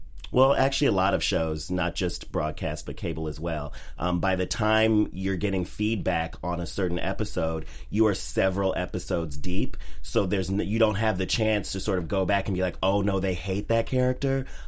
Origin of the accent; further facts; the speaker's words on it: Chicago, Illinois, United States; I'm originally from Chicago.